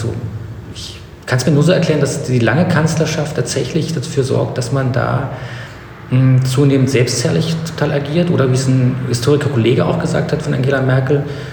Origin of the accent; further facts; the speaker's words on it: East Germany, Germany; ich bin in der DDR groß geworden